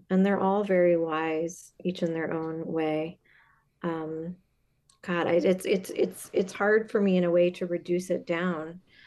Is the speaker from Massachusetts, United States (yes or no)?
no; Illinois, United States; because you know I'm from Illinois, and it's common in my household just to have a fork.